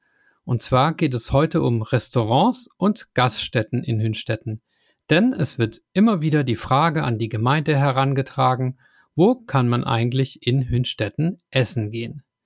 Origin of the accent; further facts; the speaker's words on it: Oberlibbach, Hesse, Germany; ich komme aus Oberlippach